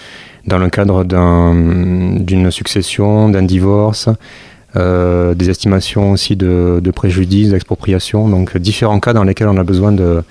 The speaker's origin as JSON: {"language": "French", "town": "Agen", "region": "Nouvelle-Aquitaine", "country": "France", "said": "je suis originaire d'Agen, Lot-et-Garonne."}